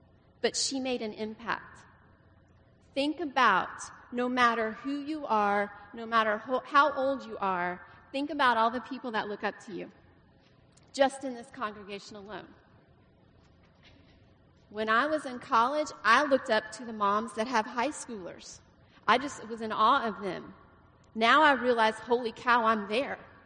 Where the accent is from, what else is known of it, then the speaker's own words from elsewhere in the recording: Big Spring, Texas, United States; Derek and I grew up in West Texas in a little town called Big Spring.